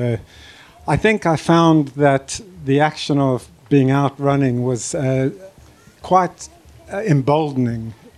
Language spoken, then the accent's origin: English; South Africa; And I grew up in South Africa, and I was in a boarding school in the middle of nowhere in South Africa.